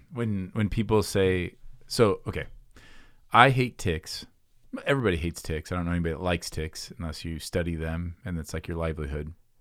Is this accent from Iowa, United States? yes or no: yes; Iowa, United States; I mean, I grew up in Iowa. There's a lot of hunting